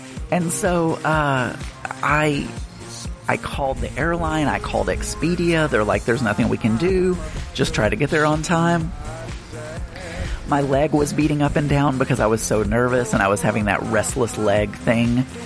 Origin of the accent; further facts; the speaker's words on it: the South, United States; accent: Southern American drawl; they understand as soon as they hear my Southern American drawl that, you know, he's going to be emotional and tell his whole life story.